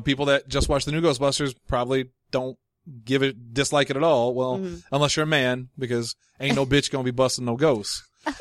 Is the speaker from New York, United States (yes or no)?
no; Illinois, United States; I'm from Illinois originally.